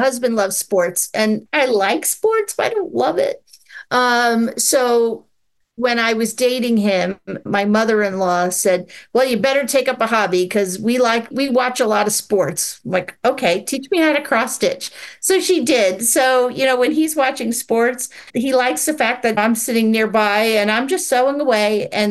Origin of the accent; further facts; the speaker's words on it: Southold, New York, United States; I grew up in Southold, Long Island. So if you picture the map of Long Island, there's two forks. I grew up on the North Fork. So it was very, at the time, it was very rural. One stoplight.